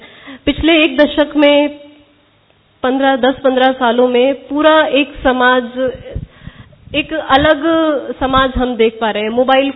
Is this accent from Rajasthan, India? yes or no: yes; Govindgarh, Rajasthan, India; जैसे हमारे कस्बे में, गोविंदगढ़ जिला अलवर की रहने वाली हूँ